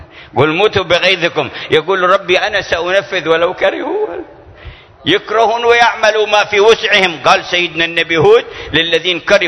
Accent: Yemen; مع وجود ما عندنا في اليمن من ظروف ومشاكل

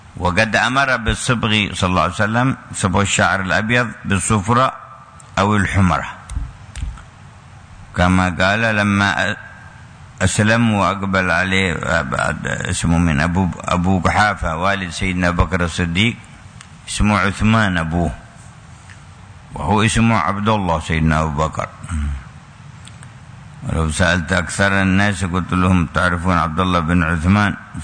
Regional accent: Mecca, Makkah Province, Saudi Arabia; وأعمال الحج هنا ما تبدأ عندنا في مكة إلا من اليوم الثامن

